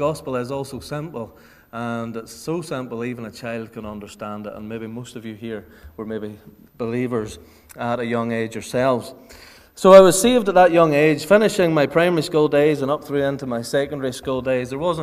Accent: Ballymoney, Northern Ireland, United Kingdom; I am from Ballymoney, and I was brought up there, and I'm still living there with my wife and my family there.

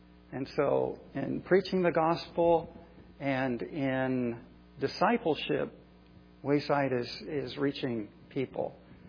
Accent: Florida, United States; born there; You know, that's actually, I was born in Florida. I always said sir and ma'am.

